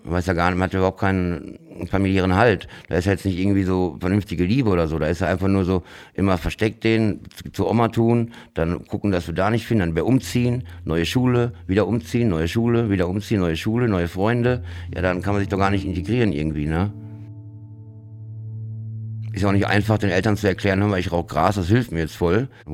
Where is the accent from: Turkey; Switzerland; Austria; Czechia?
Switzerland; Bern; viele haben in Bern dann rumerzählt, in der Stadt, wo ich aufgewachsen bin